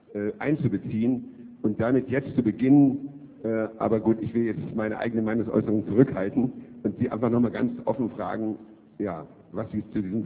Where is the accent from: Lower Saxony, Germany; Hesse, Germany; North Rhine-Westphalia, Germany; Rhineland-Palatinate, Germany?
Lower Saxony, Germany; Gartow; ich komme aus Gartow und bin Grundstückseigentümer eben auch über diesen Salzstock